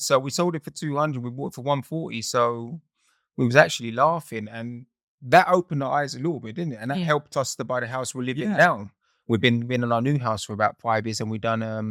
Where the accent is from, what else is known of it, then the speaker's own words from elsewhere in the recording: London, United Kingdom; when we got married, we bought our first property in Hertfordshire. So I'm from London, but we moved out to Hertfordshire.